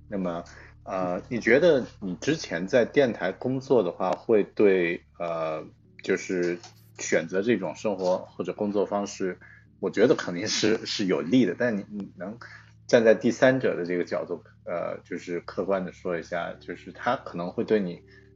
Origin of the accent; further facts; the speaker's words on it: Yunnan, China; 因为我老家就是云南